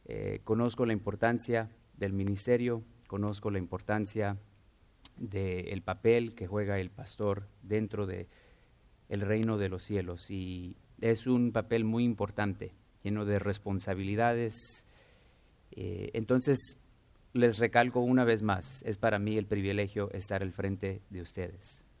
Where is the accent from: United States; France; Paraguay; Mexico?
United States; California; born there; now in Texas, United States; de Guatemala, pero se movieron a California hace muchos años y yo nací en California. Pero me moví con mi esposa y con mis tres hijos a Texas aproximadamente hace 3 años y medio. Y no planeo regresar a California